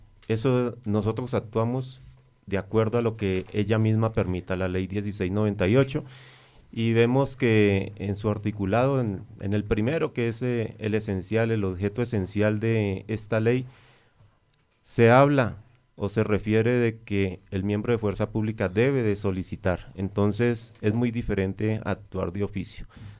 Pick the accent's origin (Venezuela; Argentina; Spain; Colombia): Colombia; Valle del Cauca; casi paisano, que somos, porque somos del Valle del Cauca